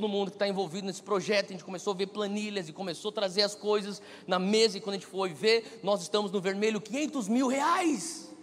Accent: Brazil; eu sou do Brasil, cara

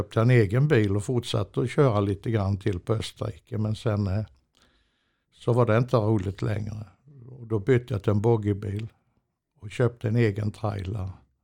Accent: Kalmar, Kalmar County, Sweden; för jag kommer från Kalmar och bott där sedan 1960.

